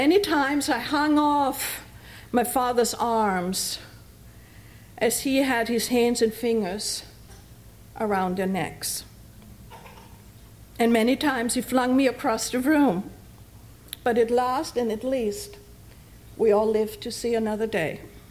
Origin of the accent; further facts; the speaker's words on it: Austria; As a child, growing up in Austria, life was good, or so I thought.